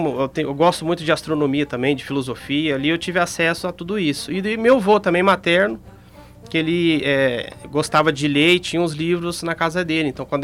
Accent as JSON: {"language": "Portuguese", "town": "Miracatu", "region": "São Paulo", "country": "Brazil", "tie": "born or raised there", "said": "Eu nasci em São Paulo, mas assim, ainda bem pequeno. Meus pais se mudaram para uma cidade chamada Miracatu, em São Paulo também"}